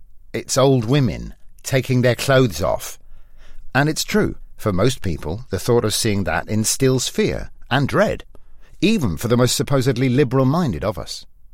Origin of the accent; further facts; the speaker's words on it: England, United Kingdom; I was like, ooh, Vegas, I'm English.